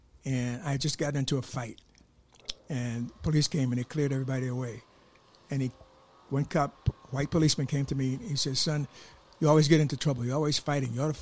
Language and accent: English; Gary, Indiana, United States; also born or lived in Chicago; I was born in Gary, Indiana, and spent half of my life between Gary, Indiana, and Chicago.